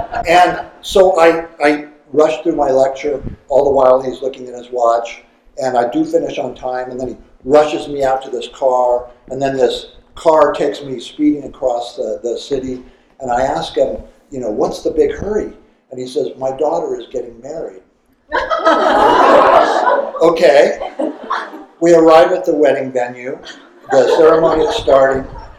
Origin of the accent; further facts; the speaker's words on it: Idaho, United States; I'm thinking, I know, I'm from Idaho. What do you do when you encounter a bear?